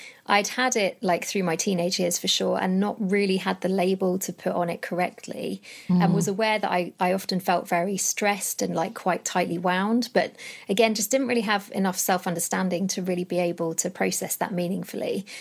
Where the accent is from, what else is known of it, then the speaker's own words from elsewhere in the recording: Watford, East of England, United Kingdom; Age 25, 26, I moved down to London. And to be honest, I'm from Watford originally. So that was kind of my stamping ground anyway.